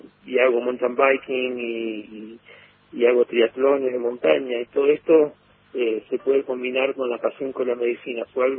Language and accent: Spanish; Neuquén, Argentina; moved away as an adult; also born or lived in Córdoba; now in Frisco, United States; yo me crié básicamente y crecí en Neuquén. Amo mi ciudad y mi provincia. Y cuando terminé la secundaria me fui a Córdoba, hice medicina.